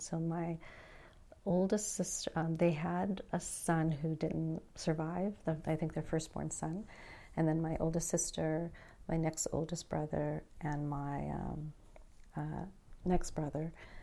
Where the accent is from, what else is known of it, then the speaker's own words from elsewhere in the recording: San Diego, California, United States; I grew up in Southeast San Diego.